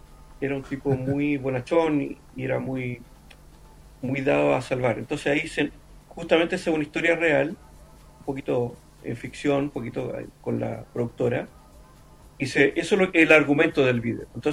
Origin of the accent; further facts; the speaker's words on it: Chile; es parte de nuestra idiosincrasia como chileno